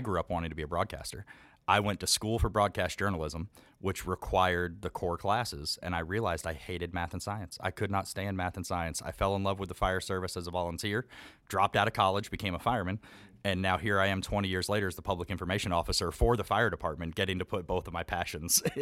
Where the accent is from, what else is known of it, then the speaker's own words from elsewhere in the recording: Pennsylvania, United States; I grew up in the Poconos, so okay. I miss snow.